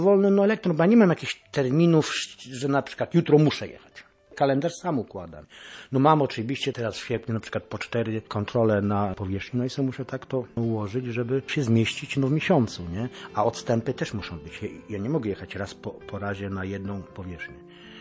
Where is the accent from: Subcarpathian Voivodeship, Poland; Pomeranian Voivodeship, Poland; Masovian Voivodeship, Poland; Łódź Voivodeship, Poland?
Pomeranian Voivodeship, Poland; Lębork; born there; also born or lived in Słupsk / Koszalin; Teraz tu już mieszkam no najdłużej, bo mieszkam od 1998 roku. Urodziłem się w Lęborku, później mieszkałem w Słupsku, później mieszkałem w Koszalinie.